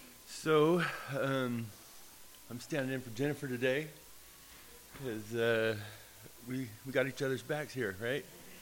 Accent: Merced, California, United States; I've been born and raised in Merced my whole life, so I know what to expect when I go to that area.

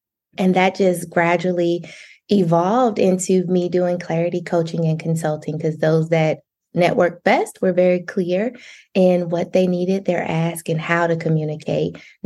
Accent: Athens, Georgia, United States; So I am from what's considered a small town in Georgia. I'm from Athens, Georgia. Most people only know us because we're the home of the Georgia Bulldogs.

